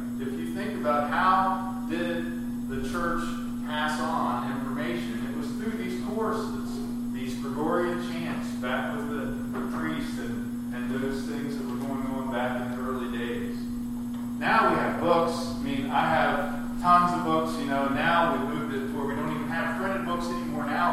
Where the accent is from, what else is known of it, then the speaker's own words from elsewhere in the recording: West Virginia, United States; one of the things that my church did when we were growing up in West Virginia